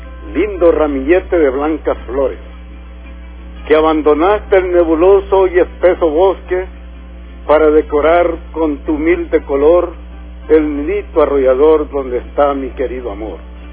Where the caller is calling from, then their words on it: San Bartolomé, Cuscatlán, El Salvador; de San Bartolomé, pero la pilla.